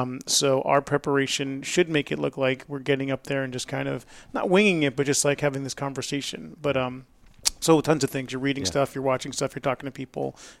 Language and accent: English; New York, United States; So as Father Michael said earlier, I'm from New York.